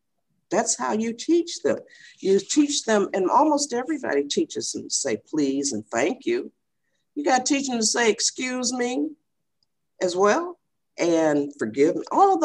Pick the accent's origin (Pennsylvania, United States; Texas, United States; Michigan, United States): Michigan, United States; now in California, United States; That's just like here in California. We're from Michigan. So in Michigan, soda pop is called pop.